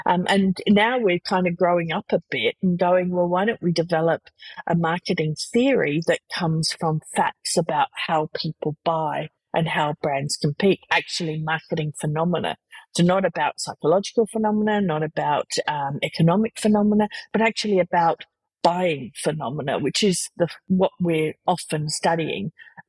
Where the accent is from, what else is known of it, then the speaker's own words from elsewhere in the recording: Australia; so I went traveling, as you do as an Australian, backpacking around the world for about 18 months to 2 years.